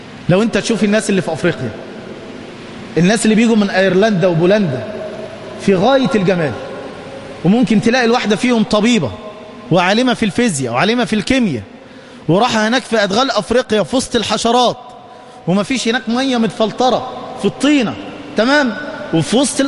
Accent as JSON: {"language": "Arabic", "country": "Egypt", "said": "كنت بحسبها عندنا في مصر هنا بنتدلع بس كده"}